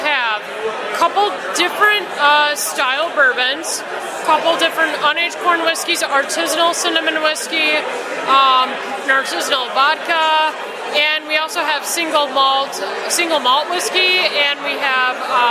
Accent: Des Plaines, Illinois, United States; So I grew up in Des Plaines, Mount Prospect area, lived in Lakeview for a while. Now I live in Riverside

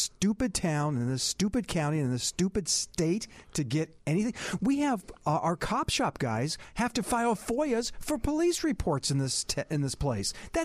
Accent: Birmingham, Alabama, United States; I came here from Birmingham, Alabama, which is pretty much my hometown. Still have a house there.

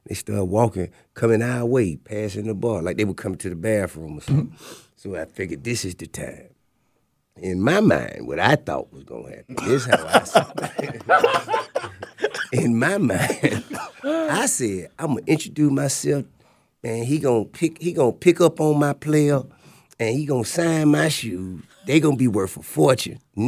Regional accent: Bankhead, Georgia, United States; I'm from Bankhead, Sean.

